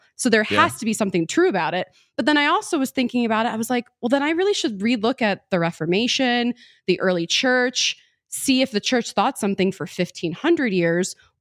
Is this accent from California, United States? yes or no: no; Mentor, Ohio, United States; So I'm from Mentor, Ohio, which is east of Cleveland. And I just moved back to Cleveland, Ohio. I'm on the west side now. I was raised Protestant, so I'm a Catholic convert